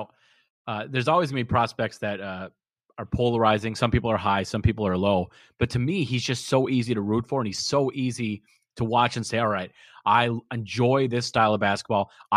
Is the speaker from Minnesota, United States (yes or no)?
yes; Minnesota, United States; And I'll tell you right now, as a Timberwolves fan, I'm being from Minnesota